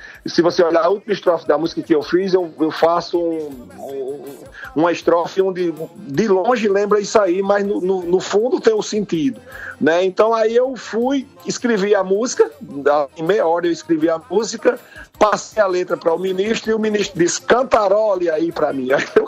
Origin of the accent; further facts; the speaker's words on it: Jardim do Seridó, Rio Grande do Norte, Brazil; eu sou dos dois estados. Eu digo assim, a Paraíba é minha mãe, o Rio Grande é o meu pai. Eu nasci em Campina Grande, mas fui criado em Jardim do Seridó. Portanto, nasci numa Campina, me criei num Jardim.